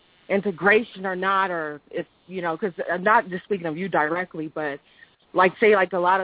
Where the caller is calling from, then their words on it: Rancho Cucamonga, California, United States; I'm calling from Rancho Cucamonga, California.